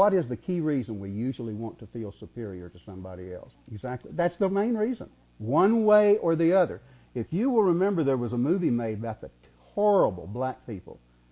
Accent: Arkansas, United States; also born or lived in Georgia; Now, I was raised in Arkansas. I spent my teaching career in Georgia.

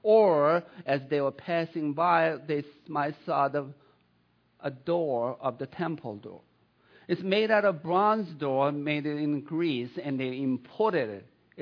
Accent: Sweden; English is a second language; now in Tucson, United States; After my family left my home country, Sweden, came here, and that was my first job as a cashier at JCPenney.

